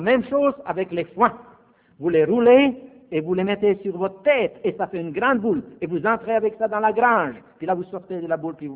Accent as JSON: {"language": "French", "country": "Slovakia", "tie": "born or raised there", "first_language": "Slovak", "second_language": "French", "moved": "yes", "said": "un garçon de la campagne, du vieux pays, qui parle slovaque, tout d'un coup se ramasse dans un pays qui n'était pas"}